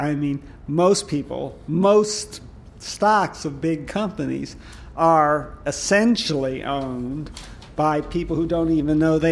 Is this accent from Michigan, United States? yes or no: yes; Detroit, Michigan, United States; But on the other hand, I grew up in Detroit, and when I was growing up, ordinary auto workers, you know, had cabins and boats